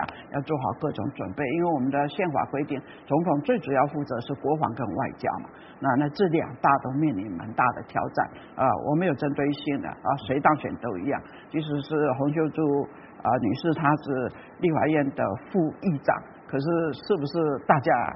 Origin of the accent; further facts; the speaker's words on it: Taiwan; 这是我们台湾人愿意分享给大家的